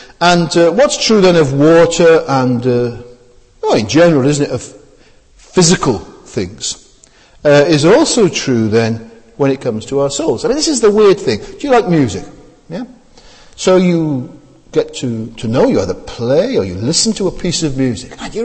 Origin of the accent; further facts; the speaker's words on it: Wales, United Kingdom; now in London, United Kingdom; When I was growing up in South Wales, we thought our water was wonderful.